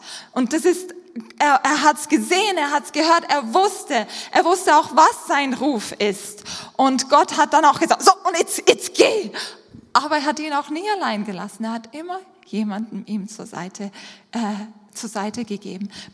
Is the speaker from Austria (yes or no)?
no; Papua New Guinea; also born or lived in Switzerland; now in Germany; Ich bin ein Missionskind in Papua-Neuguinea aufgewachsen. Und dann, ich komme aus der Schweiz, dann bin ich nach Deutschland